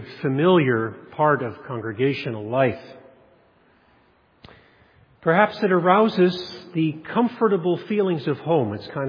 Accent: Alberta, Canada; moved away; We come from Alberta. Windswept, and the only time you see a tree is next to a river where someone planted and watered it for years to get it going.

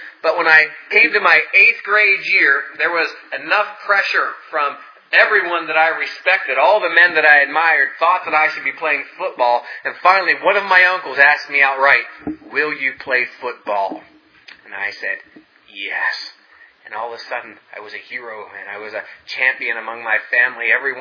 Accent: Ohio Valley, United States; When I was a young man growing up in the Ohio Valley, football was the thing.

